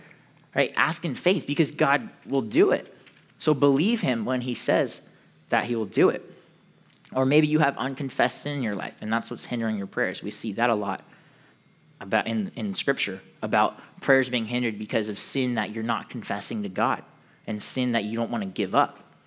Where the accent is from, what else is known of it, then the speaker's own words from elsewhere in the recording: California, United States; Now, we're from Southern California, so that's normal.